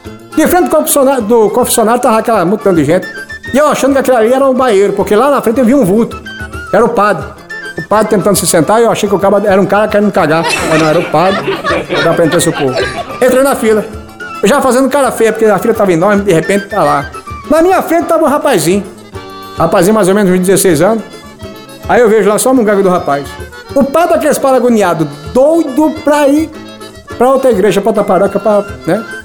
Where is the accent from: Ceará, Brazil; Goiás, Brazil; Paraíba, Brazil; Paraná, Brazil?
Paraíba, Brazil; Serraria; tava lá na minha terra, lá em Serraria.